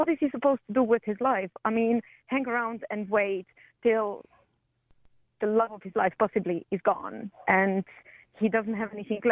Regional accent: Slovakia; Yes, look, I am from Slovakia myself.

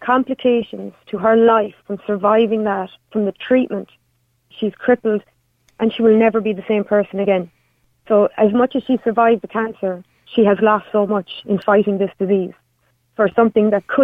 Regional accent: Munster, Ireland; I'm from Clare.

